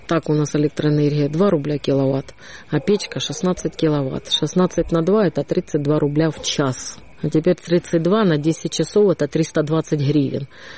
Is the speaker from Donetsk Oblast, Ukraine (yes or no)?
no; Odesa, Odesa Oblast, Ukraine; а мы непонятно вообще, как вот одесситы, да.